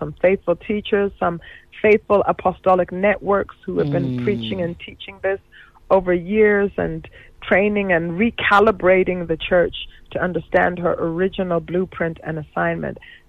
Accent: Canada; also born or lived in United States; I'm from Africa. I mean, I know my accent is a bit strange, because I half grew up in Canada and I half grew up in the United States. But the bottom line is I'm African.

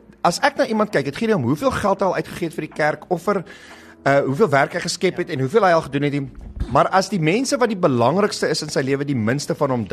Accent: Pretoria, Gauteng, South Africa; En ek's lief vir Pretoria, dis my tuisdorp hierdie.

